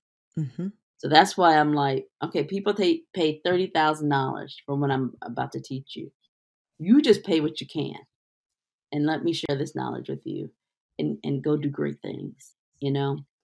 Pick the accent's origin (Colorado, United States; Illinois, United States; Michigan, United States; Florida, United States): Michigan, United States; Detroit; I grew up in Detroit, Michigan, where I saw firsthand what a community of people do when one person is sick.